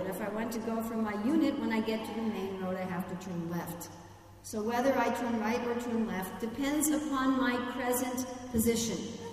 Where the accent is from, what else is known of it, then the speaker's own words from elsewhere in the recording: New York City, New York, United States; also born or lived in New Jersey; where I grew up in New York City, and then we moved to North Jersey, but we would drive into the city all the time